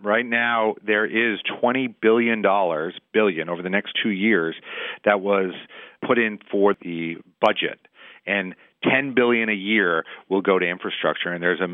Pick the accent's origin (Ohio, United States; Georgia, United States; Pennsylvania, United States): Pennsylvania, United States; Scranton; I'm from Scranton.